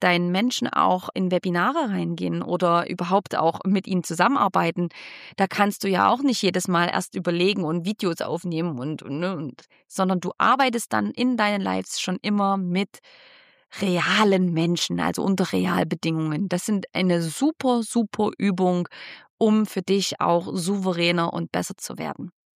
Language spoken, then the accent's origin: German; Saxony, Germany; accent: Saxon; meinen sächsischen Dialekt, ich versuche ihn schon gar nicht mehr zu verstecken, denn das ist auch ein Teil von mir, dass ich hier aus dem sächsischen Lande komme.